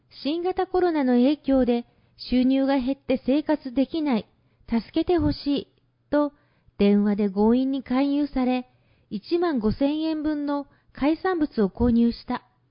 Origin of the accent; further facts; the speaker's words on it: Malaysia; 私の出身地であるマレーシアでもお祝いします。